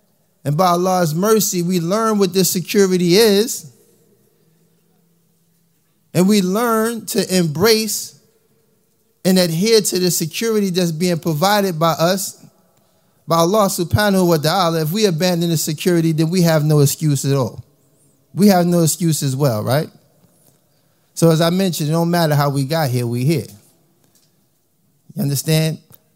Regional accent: United States; I come from America. I'm pretty sure y'all peep into the media and things that's going on in our country.

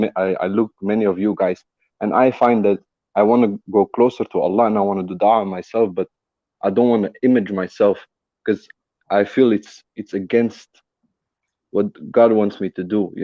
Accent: Belgium; English is a second language; and my English is not so good. I'm from Belgium, so I'm sorry.

